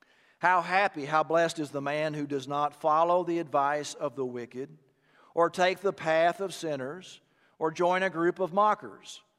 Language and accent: English; Texas, United States; Growing up in Texas, there were many cattle ranches